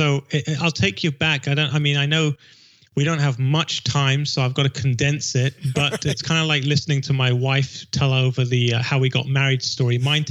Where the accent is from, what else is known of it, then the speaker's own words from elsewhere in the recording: London, United Kingdom; now in California, United States; She was from California. I'm from London.